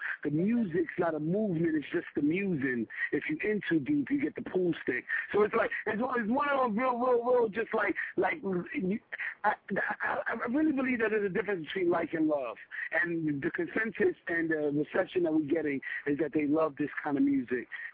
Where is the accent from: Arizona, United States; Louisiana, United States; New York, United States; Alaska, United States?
New York, United States; Bronx; I'm Puerto Rican and I'm from the Bronx.